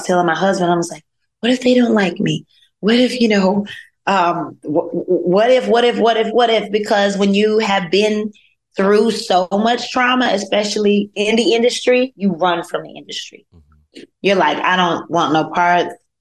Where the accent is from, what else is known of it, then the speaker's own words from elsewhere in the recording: North Carolina, United States; I'm from North Carolina.